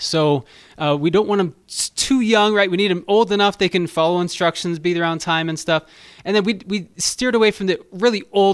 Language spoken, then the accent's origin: English; Salt Lake City, Utah, United States; I'm a city slicker. I'm a transplant from Salt Lake. I have roots here, but I didn't grow up in a rural community, an agricultural community.